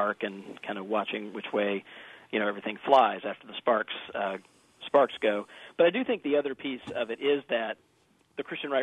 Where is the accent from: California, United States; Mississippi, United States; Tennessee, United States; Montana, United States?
Mississippi, United States; Jackson; I grew up for the most part in Jackson, Mississippi, and grew up Southern Baptist myself.